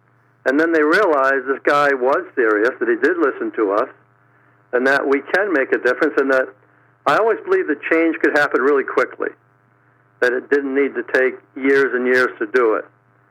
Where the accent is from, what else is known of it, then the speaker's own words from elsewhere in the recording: Maine, United States; I'm from Maine.